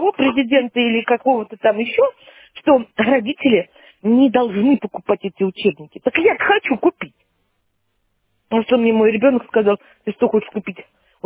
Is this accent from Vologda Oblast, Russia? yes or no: no; Saint Petersburg, Russia; И я коренная ленинградка, если честно.